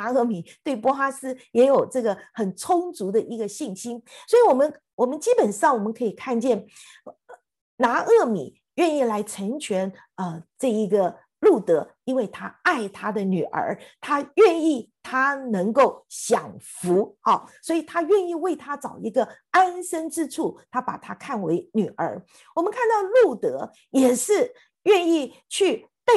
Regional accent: China; 我们中国人说这个好像聘金或者是聘礼一样哈

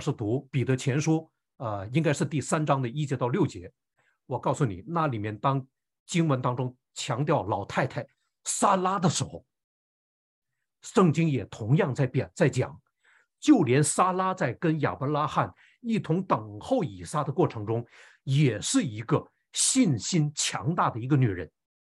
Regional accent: China; 我们中国人形容小孩子一生下来就乐得嘎嘎的

